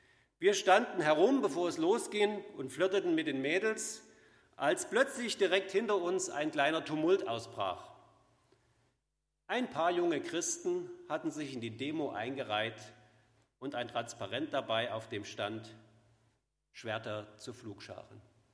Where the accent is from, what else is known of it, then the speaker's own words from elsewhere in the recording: East Germany, Germany; Wie Sie unschwer hören, komme ich aus Ostdeutschland.